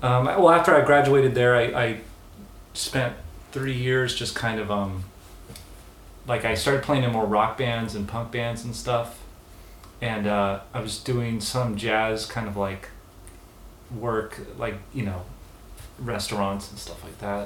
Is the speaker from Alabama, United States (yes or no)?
no; Oregon, United States; I'm from Oregon, and it's where I was born and raised, and I went to the University of Oregon out of high school to do music